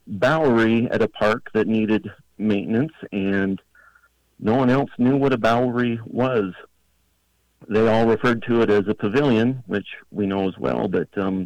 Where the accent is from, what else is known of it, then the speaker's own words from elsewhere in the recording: Salt Lake City, Utah, United States; moved away; We're originally from Salt Lake City, Utah, and bowery is a common term down there.